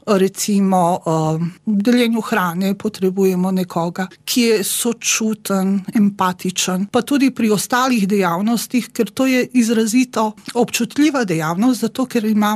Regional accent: Banja Luka, Republika Srpska, Bosnia & Herzegovina; now in Slovenia; Ko sem prišla v Slovenijo, seveda, zato, ker sem iz Banja Luke, sem poslušala predvsem bosansko glasbo, takratni bosanski rock.

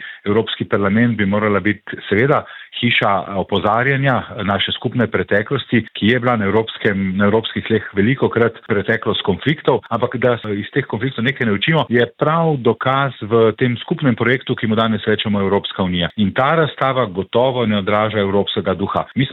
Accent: Primorska, Slovenia; Iskreno kot Primorec z tolikšnimi vidnimi politiki v slovenski vladi bi pričakoval prav od Primorcev

